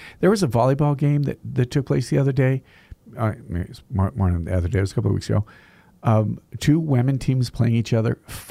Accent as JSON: {"language": "English", "town": "Durango", "region": "Colorado", "country": "United States", "tie": "born or raised there", "said": "which is actually growing up in Durango, Colorado, Fort Lewis."}